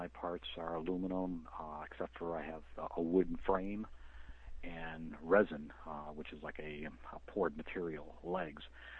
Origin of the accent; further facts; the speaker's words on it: Bolingbrook, Illinois, United States; Bolingbrook, Illinois.